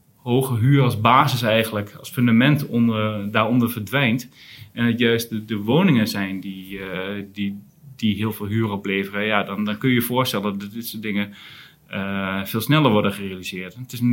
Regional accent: Enschede, Overijssel, Netherlands; Heel simpel gezegd, de stad waar ik vandaan kom, Enschede

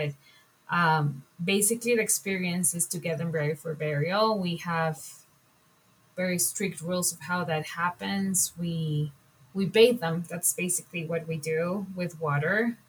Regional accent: Colombia; English is a second language; So to give you guys some context, I'm from the Jewish community in Colombia. So that makes it a very unique experience. It's a very, very small community.

